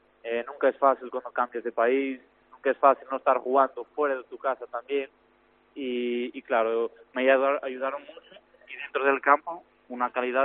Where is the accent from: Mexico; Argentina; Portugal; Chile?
Portugal; Lisbon; Spanish is a second language; Yo soy justo de la capital, de Lisboa.